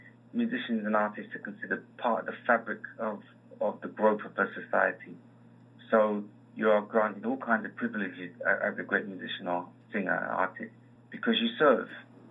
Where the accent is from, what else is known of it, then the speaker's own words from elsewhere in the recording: London, United Kingdom; So I grew up in London, mm-hmm. and with all the sounds that you have in London